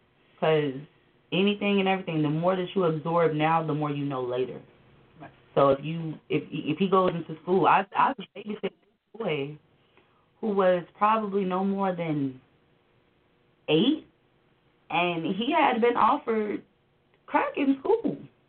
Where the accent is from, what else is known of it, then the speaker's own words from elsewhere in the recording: Chicago, Illinois, United States; And I grew up in Chicago, so from being in South Suburbs, from Calumet City, Lansing, Dalton, Harvey, to Riverdale, going into Chicago, it was no different.